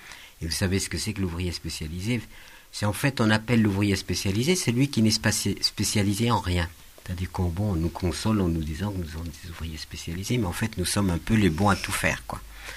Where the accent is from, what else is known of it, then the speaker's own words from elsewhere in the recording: Algeria; Je vivais à Paris, donc vous avez expliqué que je venais de l'Algérie, du désert même. Je suis un enfant du désert, mes ancêtres étaient des nomades et sédentarisés.